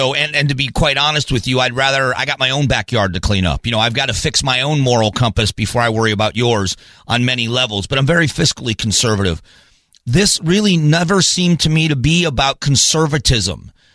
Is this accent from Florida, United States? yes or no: yes; Fort Myers, Florida, United States; I grew up in the South. I'm broadcasting from my hometown. I'm in Fort Myers, Florida.